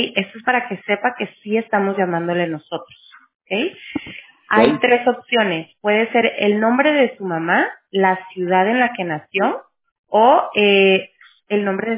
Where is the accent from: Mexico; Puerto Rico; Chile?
Mexico; yo también soy de México.